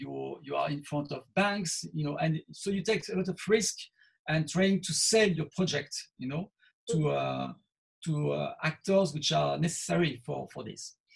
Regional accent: Toulouse, Occitania, France; English is a second language; and I'm from Toulouse. So we are both talking about with the same type of DNA of cuisine.

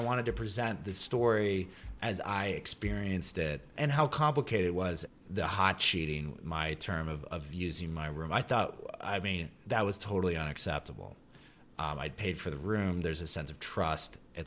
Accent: Manhattan, New York, United States; Like I grew up in Manhattan and I would go down the West Side Highway

